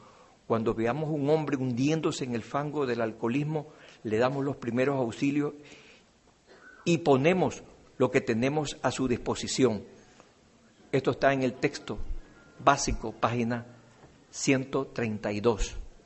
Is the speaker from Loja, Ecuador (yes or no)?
no; Guayaquil, Guayas, Ecuador; Yo soy de Guayaquil, de la parte caliente del Ecuador.